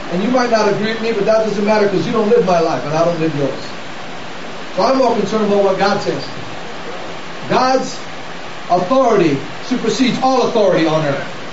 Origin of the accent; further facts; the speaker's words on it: Kailua, Hawaii, United States; I grew up in Kailua.